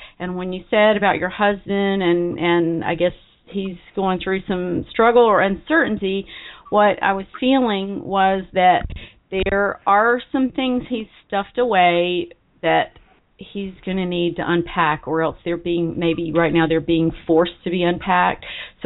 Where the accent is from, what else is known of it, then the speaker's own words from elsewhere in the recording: North Carolina, United States; also born or lived in Georgia, United States; So for a long time after I moved back to my hometown in North Carolina, I still had my 770 area code.